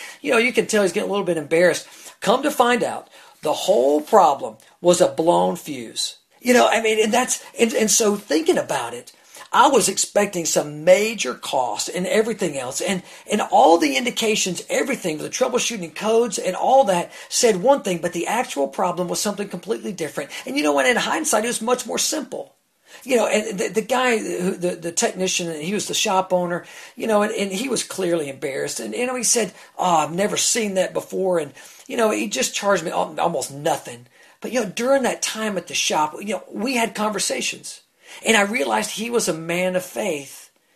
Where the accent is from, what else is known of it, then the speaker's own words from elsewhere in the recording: Atlanta, Georgia, United States; I'm from Atlanta